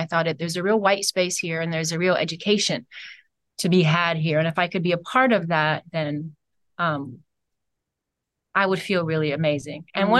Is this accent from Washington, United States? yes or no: no; Cleveland, Ohio, United States; A friend of mine in Cleveland, I'm from Cleveland, Ohio